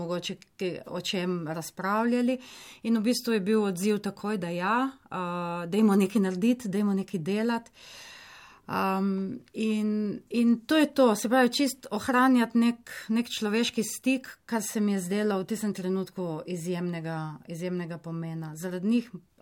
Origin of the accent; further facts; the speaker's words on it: Sveti Anton, Coastal–Karst, Slovenia; Jaz sem pa iz Svetega Antona.